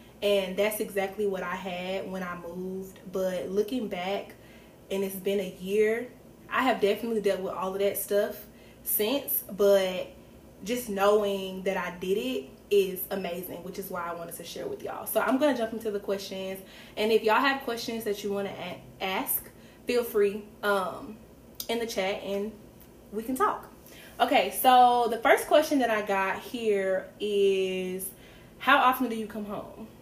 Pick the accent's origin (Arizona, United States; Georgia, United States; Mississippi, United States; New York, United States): Georgia, United States; Decatur; now in Kansas City, United States; If you know, I am from Decatur, Georgia, which is the east side of Metro Atlanta.